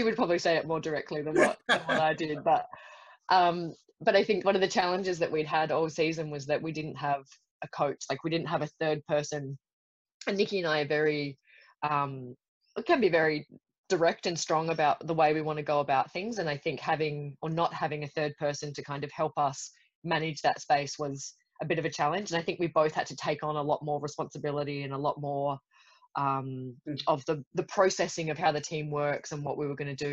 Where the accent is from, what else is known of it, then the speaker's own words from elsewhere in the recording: South Australia, Australia; I grew up in South Australia. So my home beach, I guess, is Glenelg